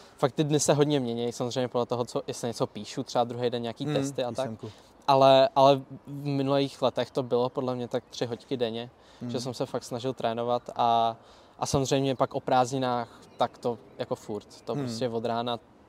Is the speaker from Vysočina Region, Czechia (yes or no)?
no; Prague, Czechia; Já jsem Pražák, já jsem čistě Pražák. Moje rodiče ne, ale já jsem Pražák vody jak živa